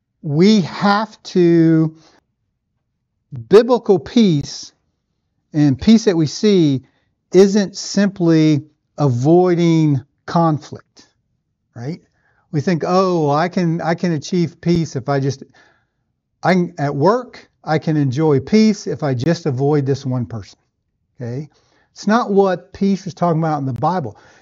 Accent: Tennessee, United States; also born or lived in South Mississippi; So I always tell everybody, I grew up in West Tennessee in the church, but I matured in a missionary type, mission field type church in South Mississippi

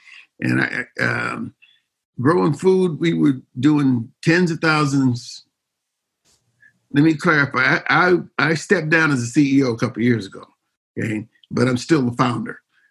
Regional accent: Ghana; now in Atlanta, United States; And I came from Ghana to Atlanta to build what became Truly Living Well Center for Natural Urban Agriculture.

